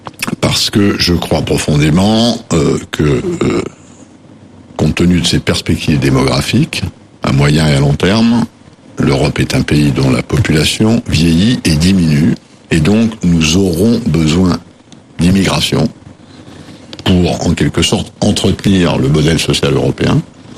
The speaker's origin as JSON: {"language": "French", "region": "Normandy", "country": "France", "said": "chez moi, en Normandie, des noms de Polonais ou de Flamands, il y en a partout."}